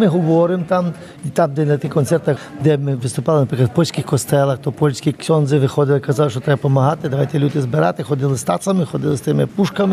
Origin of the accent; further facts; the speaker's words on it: Lviv, Lviv Oblast, Ukraine; now in Kyiv, Ukraine; я сам зі Львова, а 40 років живу в Києві, а вчився в Другобичі